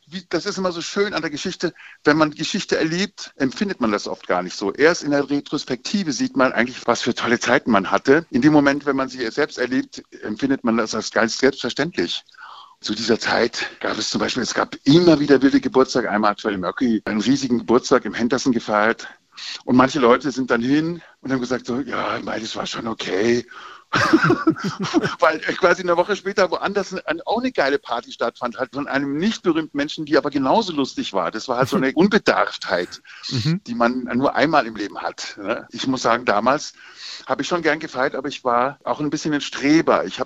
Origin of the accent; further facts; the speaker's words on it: Munich, Bavaria, Germany; Da bin ich ein Kind des Disco-Münchens der 80er.